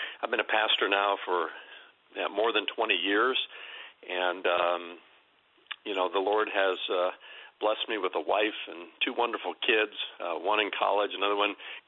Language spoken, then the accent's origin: English; Fort Wayne, Indiana, United States; he started a church in my hometown of Fort Wayne, Indiana.